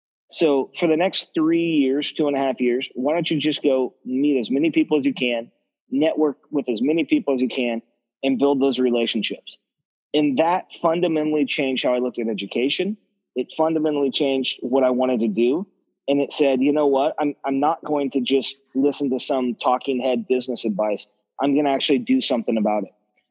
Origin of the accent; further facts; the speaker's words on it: Salem, Oregon, United States; Yeah, so I grew up in Salem, Oregon, and in a ranch-style house, 1,500-square-foot house